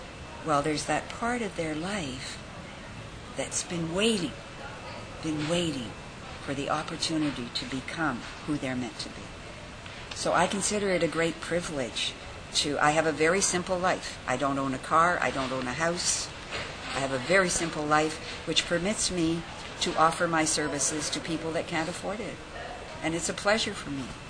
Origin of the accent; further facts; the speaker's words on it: Canada; born there; I was born in Canada.